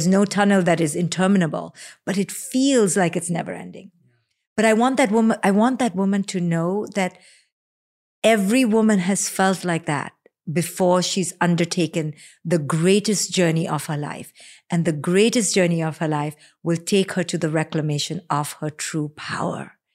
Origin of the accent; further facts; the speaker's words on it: India; you and I growing up in India in particular